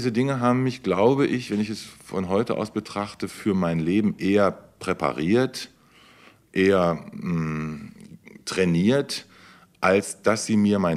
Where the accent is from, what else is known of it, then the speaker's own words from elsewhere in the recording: Duisburg, North Rhine-Westphalia, Germany; born there; also born or lived in Leipzig; zwischen Duisburg, meinem Geburtsort, und Leipzig, der Stadt, in die mein Vater nach dem Krieg gegangen ist